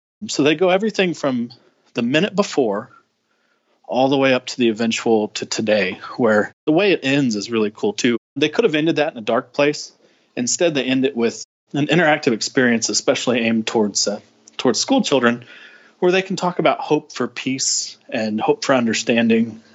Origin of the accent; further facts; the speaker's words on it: Midwest, United States; It's the Midwest. I'm from the Midwest. It's not a knock. We're just a little flat out here.